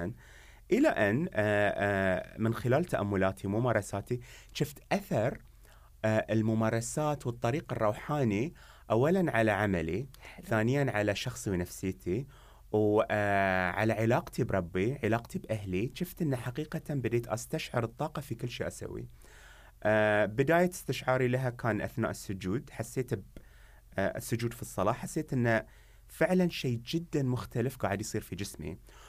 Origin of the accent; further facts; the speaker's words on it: Muharraq, Muharraq Governorate, Bahrain; also born or lived in United Kingdom; أنا شاب بحريني، ربيت في منطقة اسمها المحرك في البحرين، مدينة وايد أحبها واعتز فيها، فعلا جذور روحي وعاطفتي فيها إلى الآن. درست القانون في بريطانيا، ولما خلصت دراستي رجعت